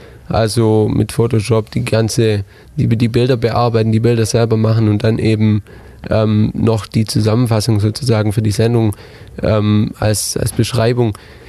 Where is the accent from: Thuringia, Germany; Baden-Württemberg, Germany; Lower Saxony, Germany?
Baden-Württemberg, Germany; accent: Swabian; dass ich so, ich sag mal, erzogen wurde, dass ich jetzt nicht allzu breit Schwäbisch schwätz, wie wir so schön sagen würden.